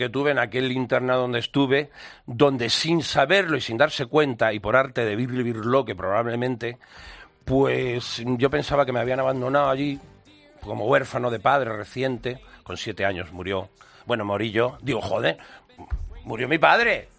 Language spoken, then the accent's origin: Spanish; Castilla-La Mancha, Spain; Miguel de Cervantes se inspiró en mi tierra manchega.